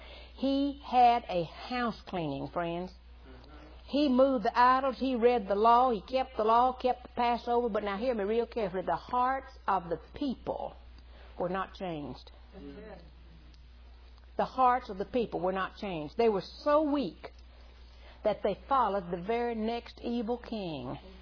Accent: United States; And it's a wonderful nation. I'm proud I'm an American.

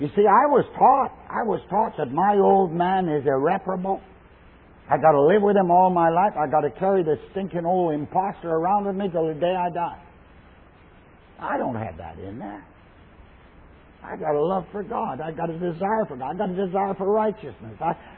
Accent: Canada; I'm a Canadian Scot.

